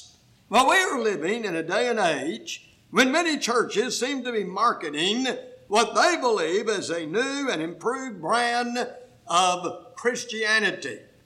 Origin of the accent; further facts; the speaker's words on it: Houston, Texas, United States; Of course, I was brought up in Houston, Texas, certainly one of the largest cities in the country, but it's been a while since I've lived there.